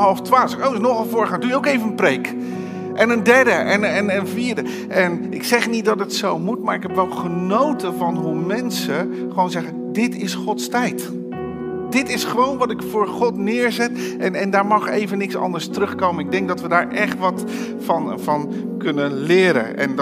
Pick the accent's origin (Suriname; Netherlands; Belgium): Netherlands; Dat is voor ons een uitdaging als Nederlanders.